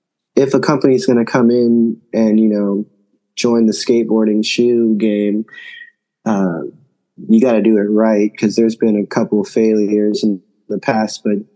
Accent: San Antonio, Texas, United States; What was it like growing up in San Antonio? Growing up was pretty cool here in San Antonio. I like grew up on two sides of the town. So, like, for the first like 8 years of my life, I lived on the west side of San Antonio

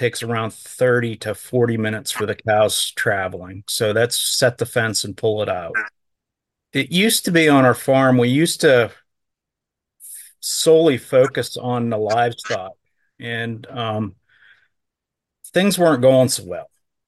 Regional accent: Pennsylvania, United States; I'm in northwestern Pennsylvania, kind of 2 hours south of Erie, Pennsylvania, 2 hours north of Pittsburgh, and about an hour and a half from Youngstown, Ohio.

